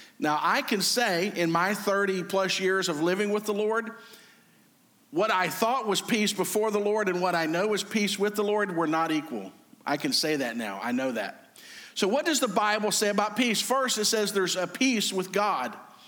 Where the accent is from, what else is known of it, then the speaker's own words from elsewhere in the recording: United States; as an American, there are certain nations that we were brought up that if you heard the name of that nation, guess what? You hated them.